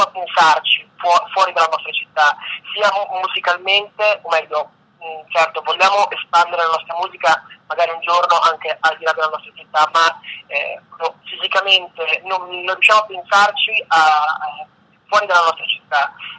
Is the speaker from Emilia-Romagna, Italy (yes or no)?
yes; Rimini, Emilia-Romagna, Italy; noi siamo tutti di Rimini, chi più lontano, chi più in periferia, ma comunque siamo cresciuti tutti sotto l'arco e sopra il ponte di Tiberio.